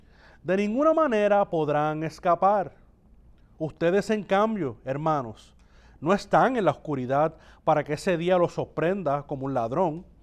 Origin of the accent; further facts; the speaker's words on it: Puerto Rico; now in Cleveland, United States; Nosotros que estamos aquí, que somos de Puerto Rico